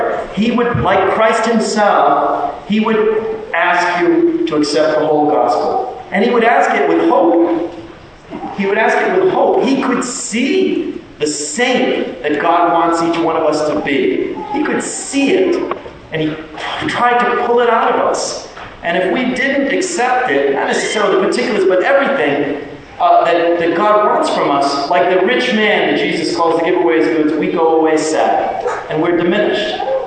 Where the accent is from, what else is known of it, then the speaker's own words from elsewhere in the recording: New England, United States; But I watched as a young person growing up in New England